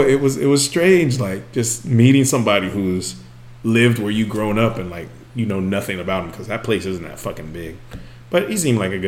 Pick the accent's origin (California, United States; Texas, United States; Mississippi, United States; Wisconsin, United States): California, United States; Merced; Merced, for those of you who don't know, that's like where my home is, my hometown in the countryside of California.